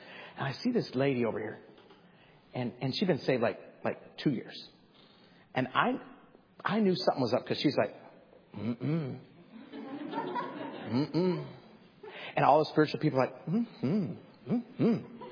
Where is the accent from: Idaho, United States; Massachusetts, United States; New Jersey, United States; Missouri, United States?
Idaho, United States; Twin Falls; Well, I grew up in Twin Falls, Idaho. We had a Volkswagen Bug. We'd drive to Boise, Idaho.